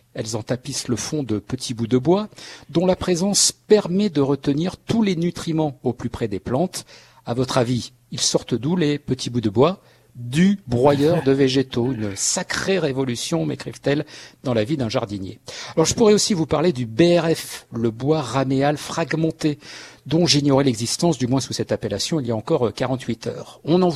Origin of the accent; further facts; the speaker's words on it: Paris, Île-de-France, France; quand on est parisien et qu'on n'a pas de jardin